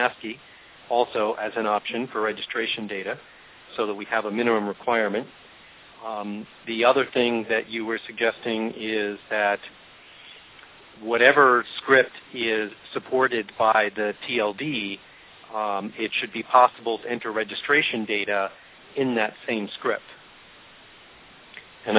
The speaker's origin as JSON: {"language": "English", "country": "United States", "said": "Yet I'm an American."}